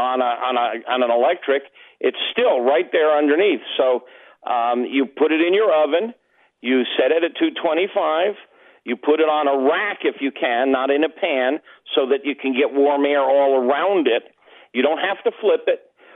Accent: Chicago, Illinois, United States; Well, I'm from Chicago.

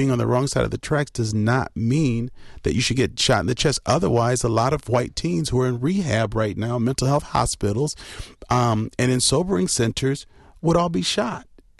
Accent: Madison, Wisconsin, United States; Come on, we're from Madison.

